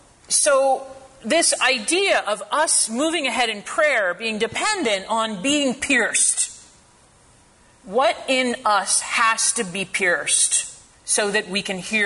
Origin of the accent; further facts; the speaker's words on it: New England, United States; I grew up in New England